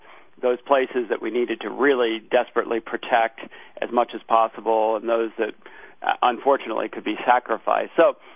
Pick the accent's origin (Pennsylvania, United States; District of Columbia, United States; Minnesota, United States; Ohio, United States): District of Columbia, United States; Washington; I grew up around Washington, D.C.